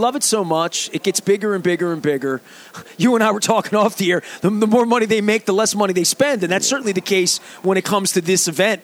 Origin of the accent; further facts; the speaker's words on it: Baltimore, Maryland, United States; I grew up in Baltimore in 1973.